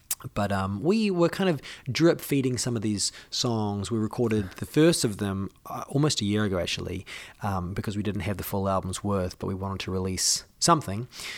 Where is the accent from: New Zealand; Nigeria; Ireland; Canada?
New Zealand; now in United States; New Zealand is my home. Well, I mean, America's my home at the moment, but I was born in New Zealand, and I love it very, very much. Moved away predominantly because there's just more opportunities for music in the States.